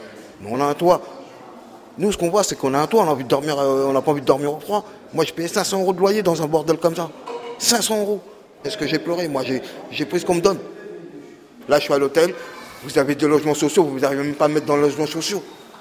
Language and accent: French; La Courneuve, Île-de-France, France; now in Saint-Denis, France; Avant, j'étais à la Courneuve. J'ai grandi à la Courneuve, j'ai tout fait à la Courneuve.